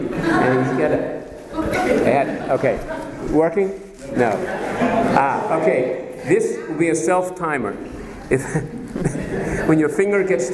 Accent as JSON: {"language": "English", "town": "Brooklyn", "region": "New York", "country": "United States", "tie": "born or raised there", "said": "I grew up in Brooklyn, New York, that great reservoir of kind of Southern historians."}